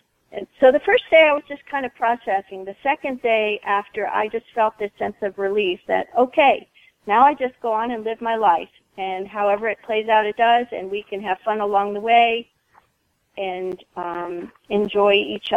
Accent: California, United States; And we come from Southern California, like I said, so the traffic here to me is nothing but...

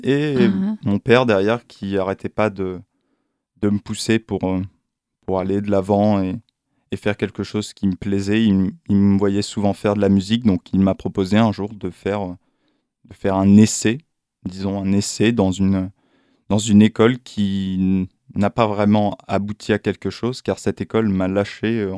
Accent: Paris, Île-de-France, France; also born or lived in Versailles; Je viens de Paris. Je suis né à Versailles. Et j'ai grandi dans un camp militaire, en fait.

